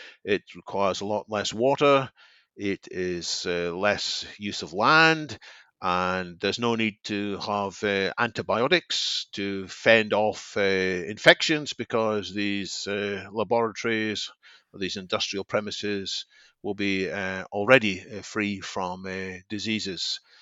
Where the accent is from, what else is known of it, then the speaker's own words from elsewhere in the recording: United Kingdom; I guess as a Brit, I should sing the praises of Rory McIlroy or Paul Casey